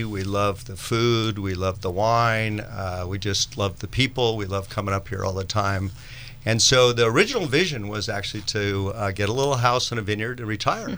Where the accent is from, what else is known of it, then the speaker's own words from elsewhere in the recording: Santa Rosa, California, United States; born there; And I was born in Santa Rosa. That is correct.